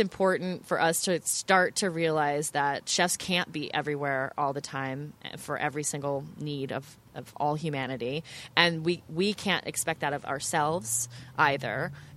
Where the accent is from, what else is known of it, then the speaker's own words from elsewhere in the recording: Corvallis, Oregon, United States; I grew up in Corvallis, Oregon, which is a small college town. We had a huge garden in the back.